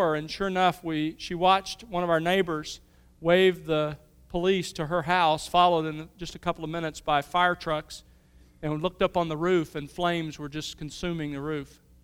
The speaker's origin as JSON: {"language": "English", "town": "Mobile", "region": "Alabama", "country": "United States", "tie": "born or raised there", "said": "I grew up in Mobile and grew up in thunderstorms"}